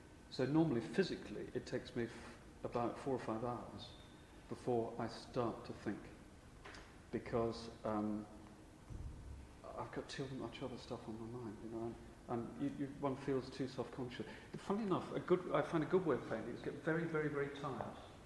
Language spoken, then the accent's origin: English; Portsmouth, South East England, United Kingdom; I was brought up in Portsmouth. I used to go out in the South Downs and draw